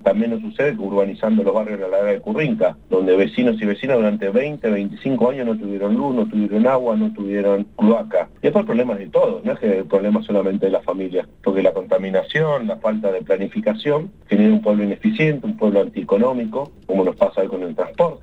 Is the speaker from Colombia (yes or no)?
no; Patagonia, Argentina; nosotros, los nacidos y criados en San Martín de los Andes, en Bariloche, en Bolsón, en Villa La Angostura, vivimos y sufrimos todos los días